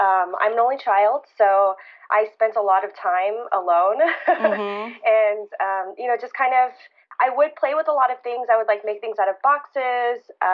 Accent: Houston, Texas, United States; first language Vietnamese; English is a second language; Yes, yeah, so my first language was Vietnamese, and I actually didn't learn, because my mom didn't speak it, but I didn't really learn English until I was in pre-K.

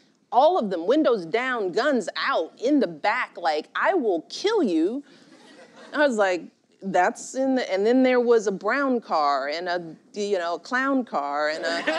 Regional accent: Chicago, Illinois, United States; I grew up in Chicago, rough and tumble politics

